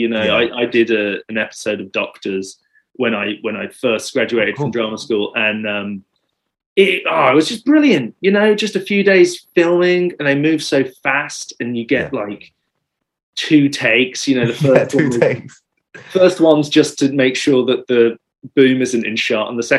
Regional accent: Birmingham, West Midlands, United Kingdom; Well, I'm originally from Birmingham

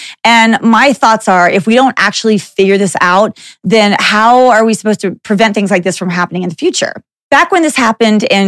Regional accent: Texas, United States; a mass shooter in Texas, which is, again, my home state.

